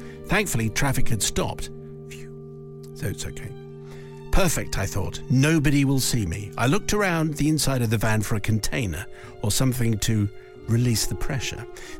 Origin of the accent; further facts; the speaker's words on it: Yorkshire and the Humber, United Kingdom; As a 10-year-old growing up in West Yorkshire